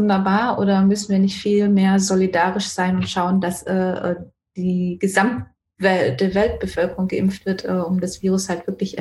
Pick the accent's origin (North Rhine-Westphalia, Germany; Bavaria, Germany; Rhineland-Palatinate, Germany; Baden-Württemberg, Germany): Baden-Württemberg, Germany; Renningen; Ich komme ja aus Renning/Malmsheim.